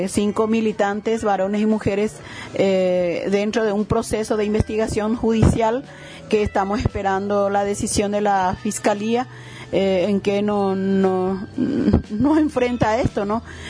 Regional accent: Caaguazú, Paraguay; como yo soy del departamento de Caaguazú, ahí nosotros hemos organizado las protestas

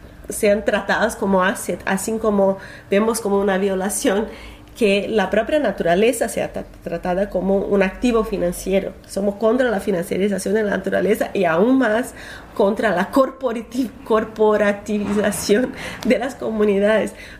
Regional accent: Brazil; Spanish is a second language; y digo eso porque soy brasileña

